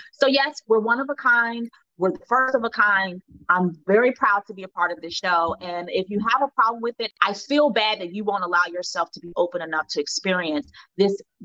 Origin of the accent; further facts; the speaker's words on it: Ohio, United States; I went to the School for Creative Performing Arts out of Ohio, where? Cincinnati